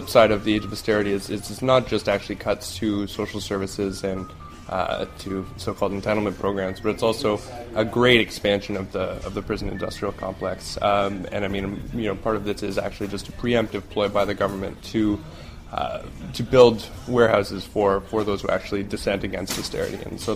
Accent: Toronto, Ontario, Canada; now in Kingston, Canada; I'm an anarchist from Toronto. I came here to Kingston because of the really solid work that I see EPIC doing in Kingston

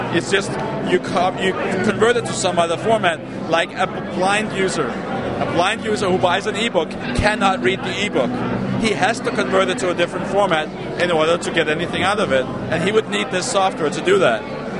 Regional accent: Denmark; I'm from Denmark. I'm a European.

